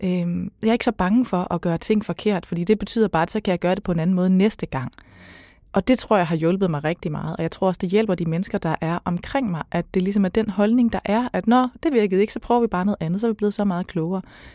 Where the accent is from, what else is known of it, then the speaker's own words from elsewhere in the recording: Region of Southern Denmark, Denmark; Jeg voksede op i Sønderjylland, og vi har altid sådan kørt meget over grænsen. Og jeg taler klart bedre tysk, end jeg taler svensk.